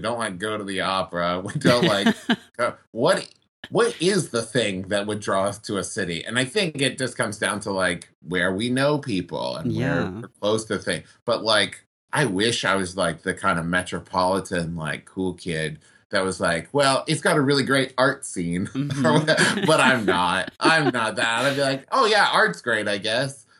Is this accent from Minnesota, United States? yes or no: no; West Virginia, United States; born there; also born or lived in Oklahoma / Ohio; now in California, United States; So I was born in West Virginia, and then like the farthest west I had gone before moving to California is I went to school in Oklahoma. But then I lived in Ohio for like 6 or 7 years.